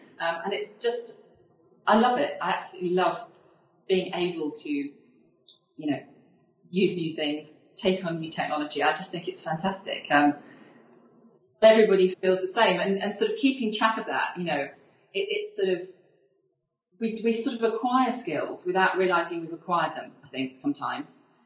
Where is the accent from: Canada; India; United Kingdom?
United Kingdom; Leicester, East Midlands; moved away as an adult; now in London, United Kingdom; you know, I moved down to London when I was 18 from Leicester, and have ended up staying here.